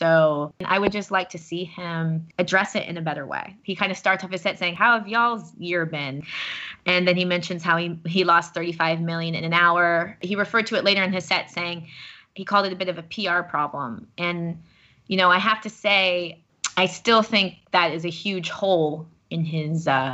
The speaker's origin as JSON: {"language": "English", "country": "United States", "lives_now": "France", "said": "she's English, I'm American, two expats just navigating through this very interesting world of becoming a parent in a different culture, in a different language."}